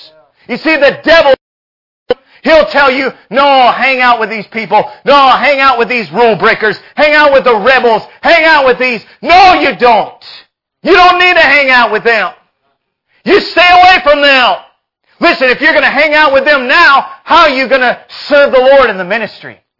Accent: Texas, United States; I was born and raised in West Texas. When I came here, I was claustrophobic. I grew up on a ranch.

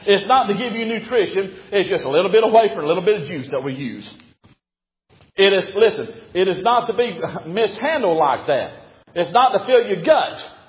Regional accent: Alabama, United States; No, if I'm from Alabama, they run up and drink the rest of the juice that ain't used in the communion.

